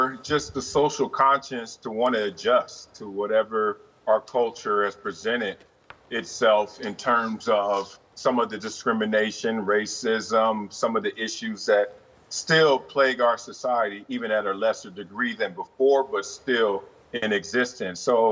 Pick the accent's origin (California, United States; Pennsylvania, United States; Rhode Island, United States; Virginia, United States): California, United States; Compton; also born or lived in South Central Los Angeles; really keeping me away from the ills of my neighborhood growing up in Compton or South Central.